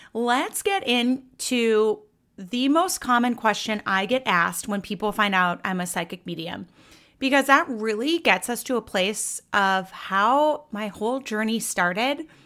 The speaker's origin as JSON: {"language": "English", "town": "St. Paul", "region": "Minnesota", "country": "United States", "tie": "born or raised there", "said": "So I grew up in St. Paul, Minnesota. That's why I'm so nice."}